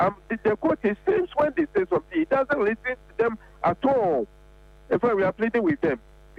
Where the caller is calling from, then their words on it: Lagos, Nigeria; I'm calling from East Lagos.